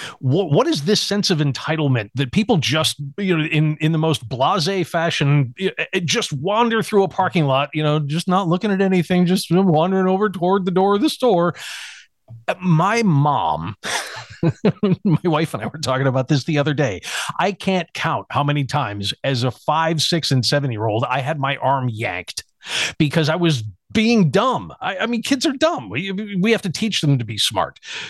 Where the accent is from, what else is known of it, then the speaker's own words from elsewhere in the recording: Buffalo, New York, United States; also born or lived in Kenmore; now in Florida, United States; But yeah, born and raised in Buffalo and just hardcore Bills fan, of course, hardcore Sabres fan, of course.